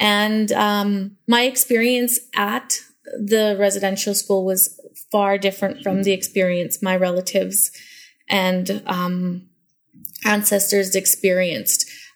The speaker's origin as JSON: {"language": "English", "region": "Alberta", "country": "Canada", "tie": "born or raised there", "said": "I'm from the Satellite Cree Nation that's located in Alberta, Canada, in the Treaty 6 territory. So I've grown up in my community and attending an off-reserve school for my entire K to 12 years."}